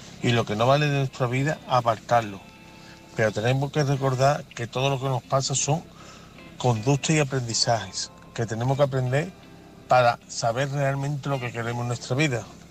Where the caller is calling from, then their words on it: Seville, Andalusia, Spain; de Sevilla y quisiera opinar sobre el tema